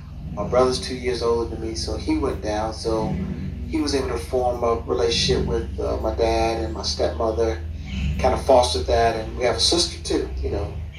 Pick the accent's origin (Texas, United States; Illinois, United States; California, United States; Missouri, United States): Illinois, United States; Chicago; born there; I was born in Chicago, Illinois.